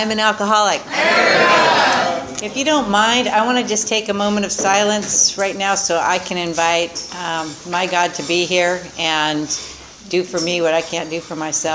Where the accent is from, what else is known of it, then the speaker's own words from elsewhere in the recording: San Luis Obispo, California, United States; So I will tell you that I grew up, I was born in San Luis Obispo.